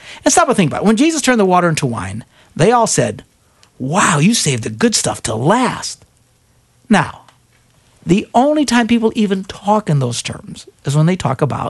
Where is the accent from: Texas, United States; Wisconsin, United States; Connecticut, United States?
Wisconsin, United States; When I grew up, there was I'm from Wisconsin. There was a church my size, 3,500 people in Wisconsin.